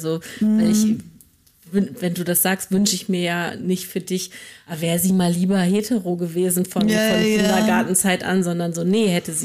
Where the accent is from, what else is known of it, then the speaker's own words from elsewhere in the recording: Northern Germany, Germany; now in Berlin, Germany; Also ich bin auch nicht in Berlin aufgewachsen, sondern in Norddeutschland.